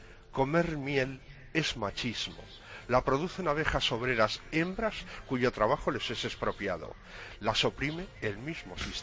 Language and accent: Spanish; Covarrubias, Castile and León, Spain; Es que gran parte de la película se rodó junto a mi pueblo, Covarrubias, y mis amigos y yo nos apuntamos de extras.